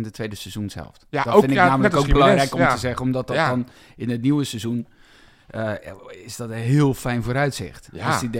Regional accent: Heemskerk, North Holland, Netherlands; Maar ja, ik kom uit Heemskerk.

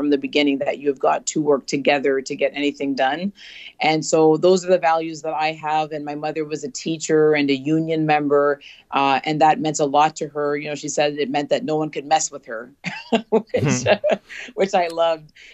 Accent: Toronto, Ontario, Canada; I'm a first generation Canadian. I was surrounded growing up in Toronto with all these other extraordinary first generation Canadians from all these diverse backgrounds.

